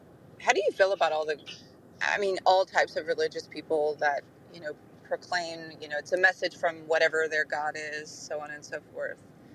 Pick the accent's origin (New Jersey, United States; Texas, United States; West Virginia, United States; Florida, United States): Florida, United States; now in Alabama, United States; Well, I live in Alabama now, but I was born and raised mostly in Central Florida